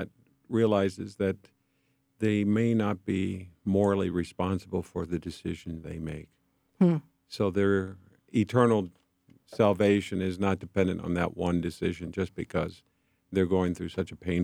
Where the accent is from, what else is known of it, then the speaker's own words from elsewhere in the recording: Seattle, Washington, United States; also born or lived in Huntsville, United States / Houston, United States; No, I grew up mostly in Seattle, actually, all over. My dad worked for Boeing, and we moved to Huntsville, Alabama, and Houston, Texas, and then back to Seattle.